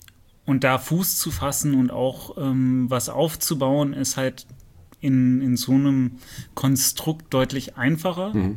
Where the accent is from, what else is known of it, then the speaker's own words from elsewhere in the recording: United States; also born or lived in Fulda, Germany; Bin als Kind sozusagen dann nach USA gegangen mit meinen Eltern und bin dort mehr oder weniger aufgewachsen, zur Schule gegangen und bin dann in 2000 wieder nach Fulda gekommen.